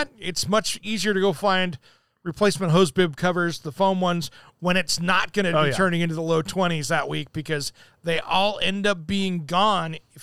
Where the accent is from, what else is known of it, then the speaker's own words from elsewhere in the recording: Washington, United States; like I grew up in Eastern Washington, for instance, or anywhere else in the country where you get big freezes.